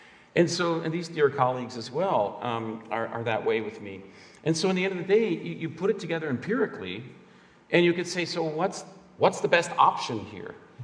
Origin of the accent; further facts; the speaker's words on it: Jerusalem, Jerusalem District, Israel; growing up in Jerusalem with Israelis and Palestinians, speaking Hebrew and Arabic, I mean, we all knew who the other person was. So I'm a Christian